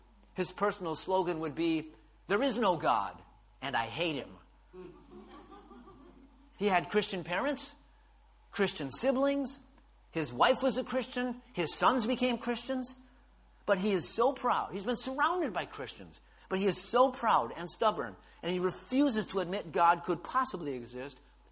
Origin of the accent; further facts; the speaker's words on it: Wisconsin, United States; He's 90 years old, and he lives back in my home state of Wisconsin in the U.S.